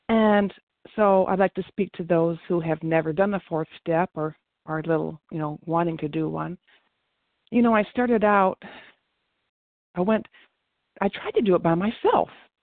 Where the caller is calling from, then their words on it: Arkansas, United States; I'm calling in from Arkansas, trying to take my seat here